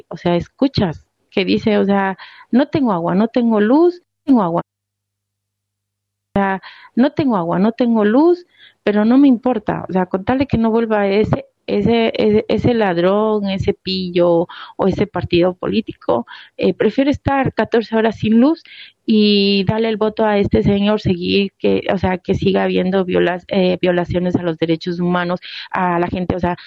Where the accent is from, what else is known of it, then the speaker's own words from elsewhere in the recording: Ecuador; soy ecuatoriana y mira lo que está pasando.